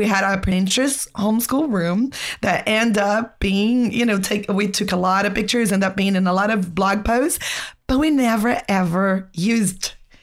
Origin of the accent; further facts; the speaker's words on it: Brazil; English is a second language; moved away as an adult; I am from Brazil, married to a South African, and I have two Israeli kids, and we have lived in so many countries that I lost count. So I do have a very thick accent